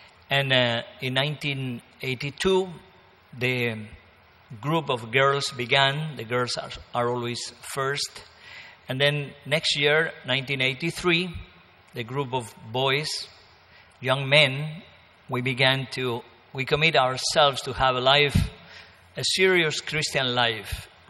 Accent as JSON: {"language": "English", "town": "Toledo", "region": "Castilla-La Mancha", "country": "Spain", "said": "I'm from Spain, Toledo, Spain."}